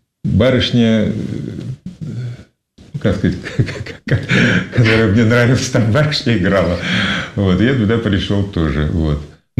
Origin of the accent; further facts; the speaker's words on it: Murmansk, Murmansk Oblast, Russia; born there; Я родился давно. Я в 48-м году родился. Я родился в Мурманске. Ну, замечательный город, который я часто туда, в общем, езжу, возвращаюсь.